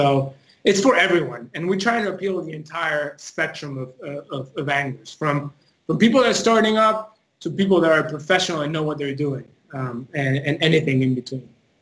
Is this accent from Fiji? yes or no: no; Argentina; English is a second language; now in United States; I'm originally from Argentina, and so I moved to the United States in 1995